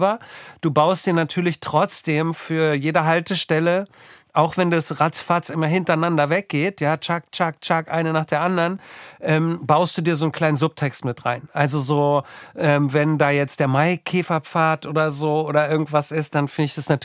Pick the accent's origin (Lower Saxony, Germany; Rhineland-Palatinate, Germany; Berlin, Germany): Berlin, Germany; als gebürtige Berlinerin